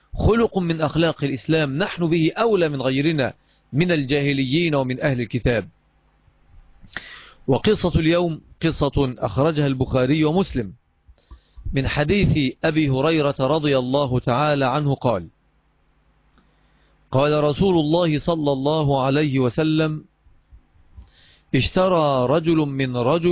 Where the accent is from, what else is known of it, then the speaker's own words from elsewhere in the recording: Egypt; الجرة إناء مصنوع من خزف شبيه بما يسمى عندنا في مصر بالقلة